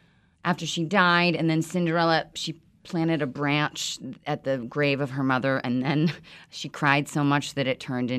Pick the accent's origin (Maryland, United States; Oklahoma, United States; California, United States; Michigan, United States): Maryland, United States; Bowie; I grew up in Bowie, Maryland. Bowie.